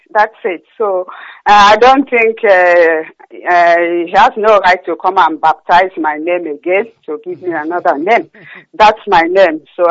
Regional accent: Arochukwu, Abia, Nigeria; I'm from Achara Ihe Chiowa in Arochukwu.

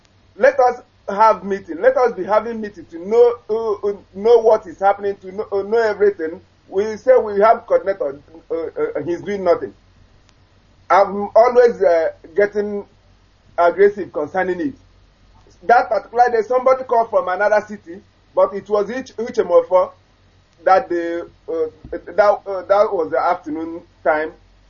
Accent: Umezi, Imo, Nigeria; now in Ukraine; from Omanajo, Umezi, in the Idato South local government in Imo State, Biafra land.

